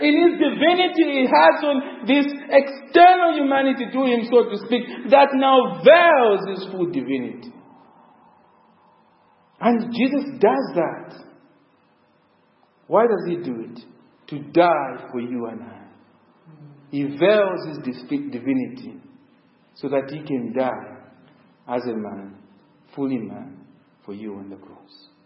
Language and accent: English; Plumstead, London, United Kingdom; Hope you know I'm from Plumstead.